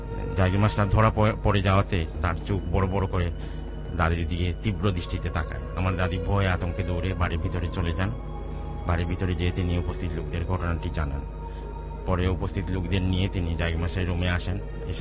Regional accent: Dhaka, Dhaka Division, Bangladesh; also born or lived in Sylhet; Bailey road, Ramna, Dhaka থেকে এসেছি।

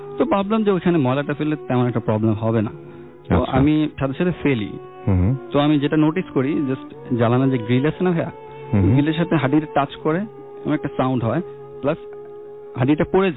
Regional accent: Dhaka, Dhaka Division, Bangladesh; আমি এসেছি পুরান ঢাকার মিলবারেক আলমগঞ্জ থেকে।

